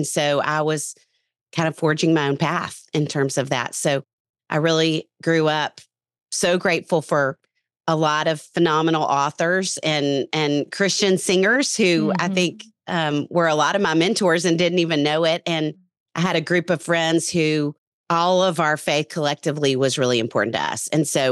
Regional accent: Little Rock, Arkansas, United States; So I'm from Little Rock, Arkansas, and yeah, just delighted to get to have conversations like this.

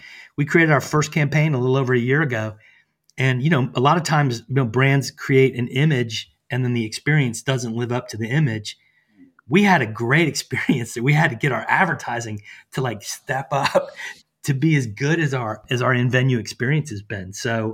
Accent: the South, United States; because I'm from the South, I just thought, oh, he didn't hear me.

